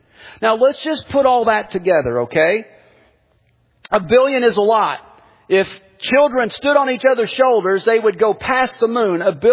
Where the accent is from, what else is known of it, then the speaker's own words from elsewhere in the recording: the Ozarks, United States; I'm from the Ozarks.